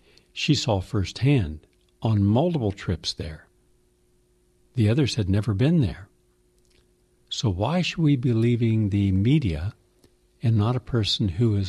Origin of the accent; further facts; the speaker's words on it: West Virginia, United States; that's the bottom of West Virginia, my home state.